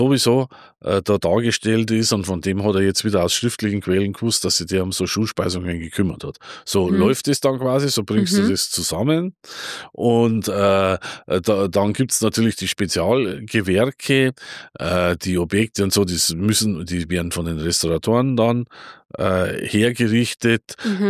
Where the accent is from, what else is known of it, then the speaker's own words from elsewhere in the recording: Bavaria, Germany; ich komme aus dem Vorwald zumindest und mein Vater war Metzgermeister